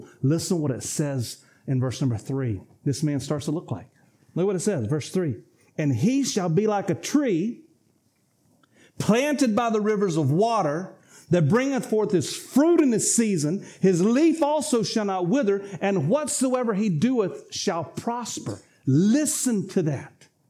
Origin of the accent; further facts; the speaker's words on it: Rocky Mount, North Carolina, United States; I live in a unique part of the country growing up in Rocky Mount, North Carolina.